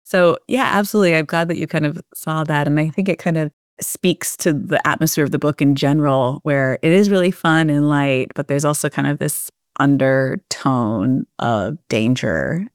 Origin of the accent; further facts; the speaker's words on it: Minnesota, United States; growing up in Minnesota and being a teenager there in this wealthy suburb, we had access to all of these boats and jet skis